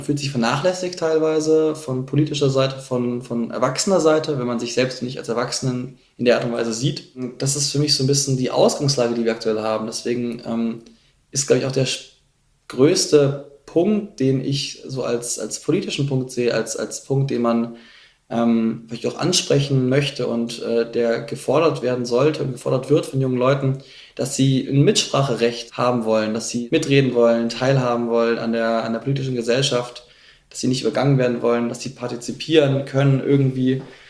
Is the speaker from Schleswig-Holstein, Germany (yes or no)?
no; Munich, Bavaria, Germany; Ich komme aus München